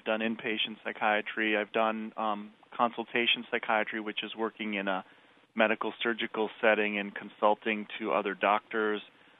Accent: Minnesota, United States; I grew up in Minnesota, went to undergrad there, and I went to med school at the University of Minnesota

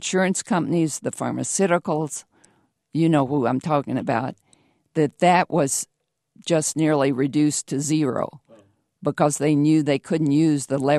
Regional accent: Lexington, Kentucky, United States; Lexington.

